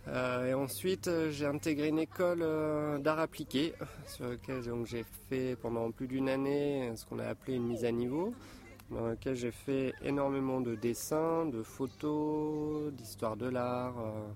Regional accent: Hauts-de-France, France; j'étais au tout début dans une petite école dans mon village natal, en Picardie.

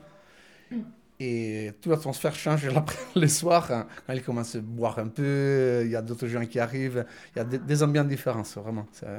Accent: Rome, Lazio, Italy; accent: Roman; French is a second language; Rome, je viens de Rome. Ouais. J'ai un autre accent, vous sentez l'accent de Rome.

